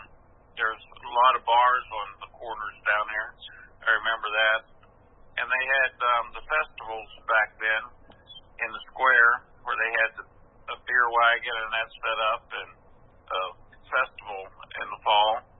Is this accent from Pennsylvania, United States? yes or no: yes; Spock, Pennsylvania, United States; also born or lived in Brookhaven, Mississippi; now in Marion, United States; I was born and raised in Spock, Pennsylvania. That's about 60 miles south of Pittsburgh, Pennsylvania. And we lived there until 1983. And we moved from Pennsylvania to Brookhaven, Mississippi.